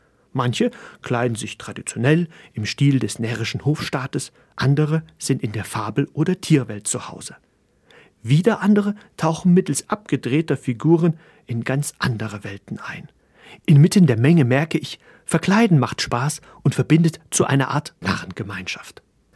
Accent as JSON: {"language": "German", "town": "Chemnitz", "region": "Saxony", "country": "Germany", "tie": "born or raised there", "said": "Schließlich ist meine Heimatstadt Chemnitz in Sachsen keine Karnevalshochburg."}